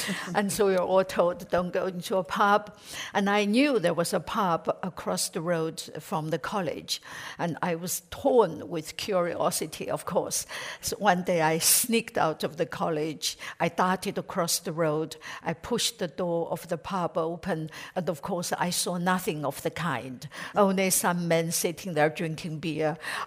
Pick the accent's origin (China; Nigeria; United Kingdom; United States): China; when I was growing up in China in the 1950s, 60s, and 70s